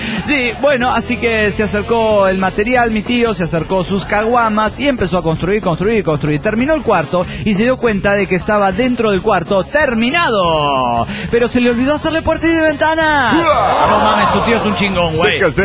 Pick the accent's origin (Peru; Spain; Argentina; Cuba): Argentina; San Rafael, Mendoza; de San Rafael, Mendoza, Argentina.